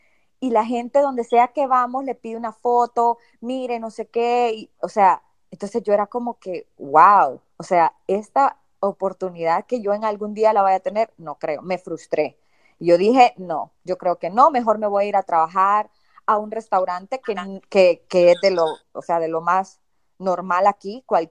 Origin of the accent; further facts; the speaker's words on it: El Salvador; now in United States; en El Salvador, por lo menos nosotros que somos salvadoreñas